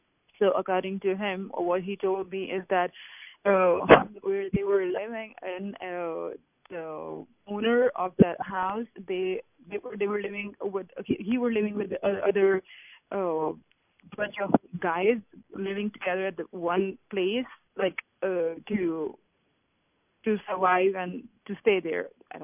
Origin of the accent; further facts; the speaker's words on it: Pakistan; But of course, being Pakistani, I don't think that is any more safe place for our Christian refugees